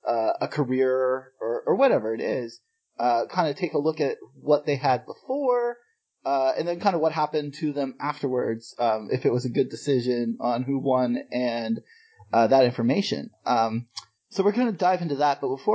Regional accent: Canada; I am Canadian with no Spanish bones in my body.

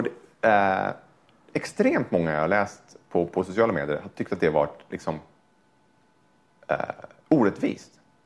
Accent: Sweden; Ja, nej, men jag är ju rikssvensk, jag kan ju lite bättre svenska.

